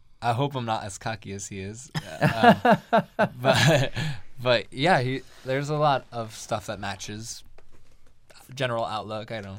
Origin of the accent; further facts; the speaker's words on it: Rhode Island, United States; moved away; I'm from Rhode Island originally, and I live in New York now.